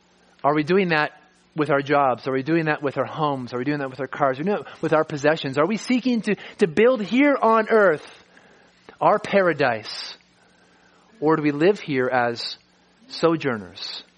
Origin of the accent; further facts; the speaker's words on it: Calgary, Alberta, Canada; Our identity is not as a Calgarian or not as a Canadian.